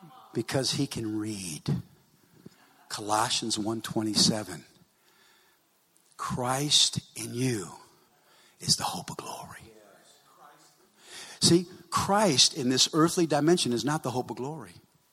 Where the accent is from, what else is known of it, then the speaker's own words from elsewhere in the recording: South Africa; I came all the way from South Africa to be here.